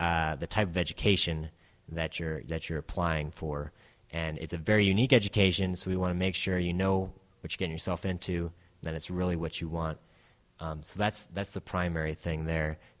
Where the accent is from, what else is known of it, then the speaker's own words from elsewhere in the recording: Northeast, United States; I grew up in the Northeast U.S., so it was farther for me, and I made it out there.